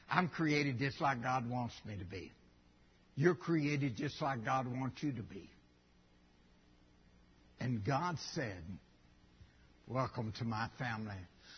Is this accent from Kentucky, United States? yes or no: yes; Buffalo, Kentucky, United States; I grew up in Buffalo, Kentucky. Ain't nobody in Buffalo, Kentucky that was ever elite. Poor. Not privileged, poor.